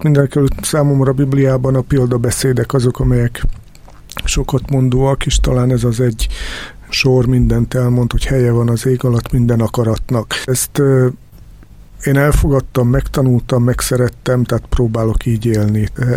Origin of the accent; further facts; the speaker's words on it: Serbia; Szerbiában nőttem fel, vagyis akkor még Jugoszláviában, és a jugoszláv néphadseregnél szolgáltam